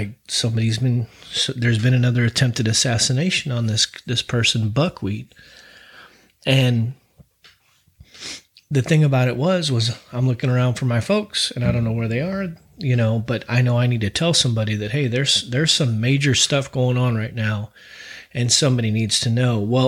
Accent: St. Louis, Missouri, United States; I was growing up in South County in South St. Louis.

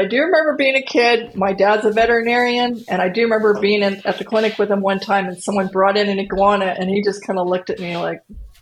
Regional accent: Portola Valley, California, United States; Because he's from the area where I grew up. I grew up in Portola Valley up there

